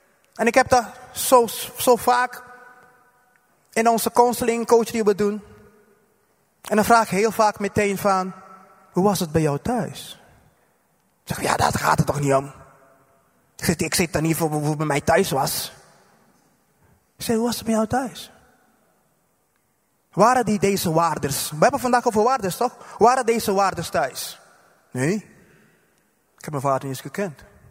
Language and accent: Dutch; Curaçao; Waar ik vandaan kom, uit Curaçao